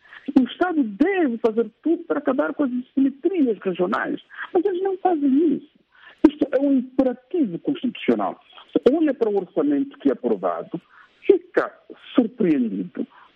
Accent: Cambu, Angola; O que está em Luanda não pode seguir para quem está, por exemplo, no Cambu, na minha terra natal.

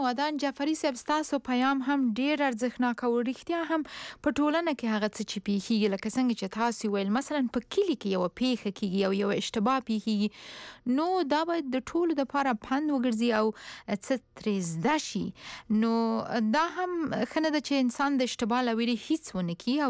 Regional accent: Paktia, Afghanistan; زه هم د پکتیا یم

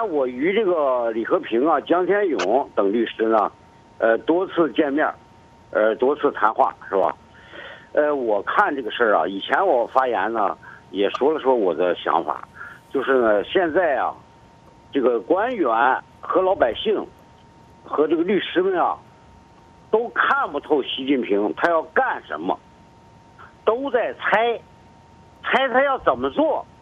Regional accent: Baoding, Hebei, China; 但是我是保定人呢，但是我的处境根本没有改变。

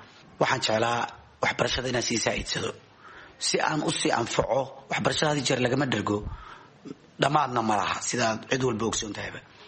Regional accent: Mogadishu, Banadir, Somalia; born there; Muqdisho ayaan ku dhashay oo ka qaxay.

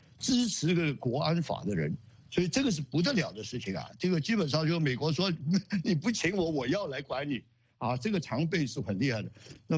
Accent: Hong Kong; 但是我们香港人看得到，事情也不多

